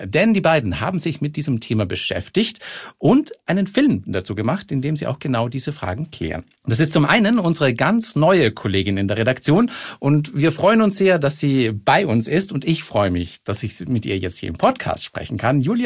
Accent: Austria; ich komme aus Österreich.

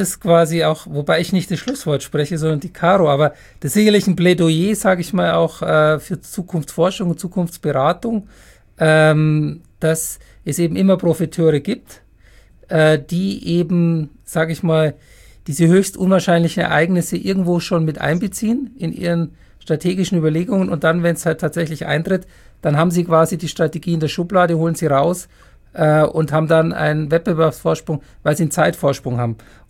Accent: Munich, Bavaria, Germany; In meiner Heimatstadt, genau.

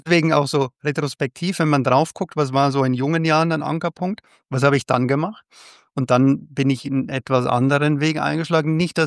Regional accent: Bavaria, Germany; ich komme aus Bayern, bin in Bayern geboren

